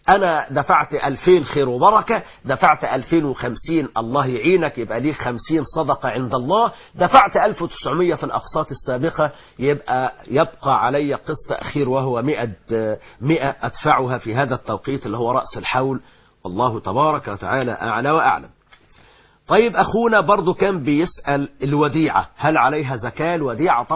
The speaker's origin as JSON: {"language": "Arabic", "country": "Egypt", "said": "إحنا عندنا في مصر"}